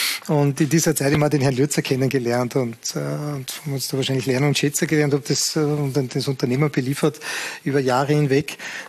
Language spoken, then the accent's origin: German; Salzburg, Austria; Und man hat natürlich als Salzburger immer Kontakt zu Red Bull gehabt.